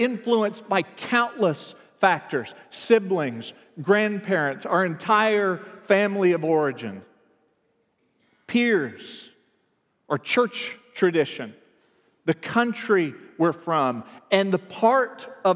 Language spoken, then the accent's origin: English; United States; And even with fellow Americans, my growing up male in a predominantly white, middle-class, Christian-majority suburb